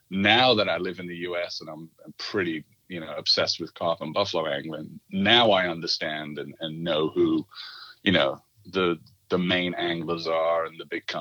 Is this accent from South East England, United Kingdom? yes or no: no; Birmingham, West Midlands, United Kingdom; I'm from Birmingham originally, just outside of Birmingham.